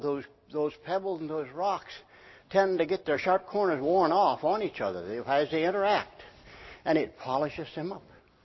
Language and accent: English; Arkansas, United States; I grew up in Arkansas in a very rural place.